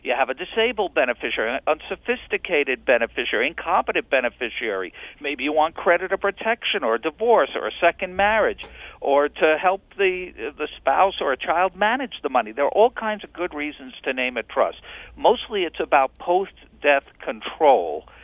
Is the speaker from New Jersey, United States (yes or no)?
no; New York, United States; even though I grew up in New York as a Yankee fan on the losing end.